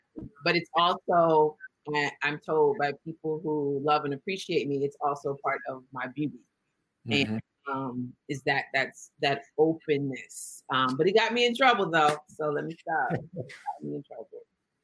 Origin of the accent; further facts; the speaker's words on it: California, United States; moved away as an adult; also born or lived in Washington, D.C.; now in New York, United States; I'm from the West Coast. I'm from the Bay Area in California. I've been in New York 20 years, lived in DC before that.